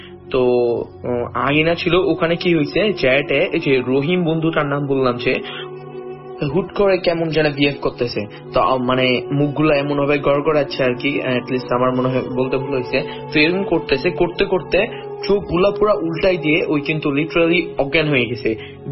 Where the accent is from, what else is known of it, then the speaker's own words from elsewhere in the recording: Karnai, Rangpur Division, Bangladesh; ঘটনাটা মূলত আমাদের গ্রামে ঘটেছিল। গ্রাম আমাদের গ্রামের কোথায় যদি বলে দিই, সেটা হচ্ছে পীরগঞ্জ উপজেলা, ঠাকুরগাঁ জেলার পীরগঞ্জ উপজেলার কর্ণাই গ্রামে হবে।